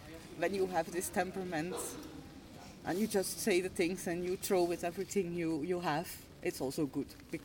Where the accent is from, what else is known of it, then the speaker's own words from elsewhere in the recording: Belgium; But I'm from Belgium, and we're more like the French and the Italian.